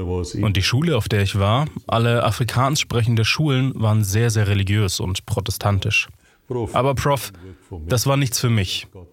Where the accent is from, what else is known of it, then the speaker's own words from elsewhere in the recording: South Africa; accent: South African; German is a second language; Zu meinem Hintergrund, ich bin Südafrikaner, wie man an meinem Akzent hören kann. Ich bin im damaligen Apartheid Südafrika aufgewachsen.